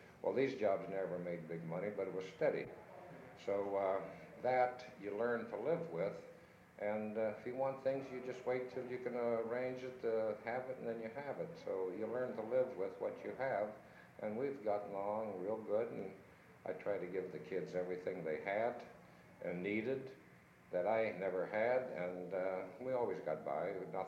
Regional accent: Youngstown, Ohio, United States; Well, I was born in Youngstown. And went to school out here. At the time it was called Scienceville, now it's called North High. It's on the east side of Youngstown here.

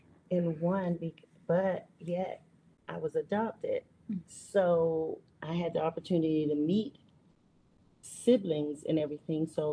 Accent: Youngstown, Ohio, United States; Youngstown, Ohio.

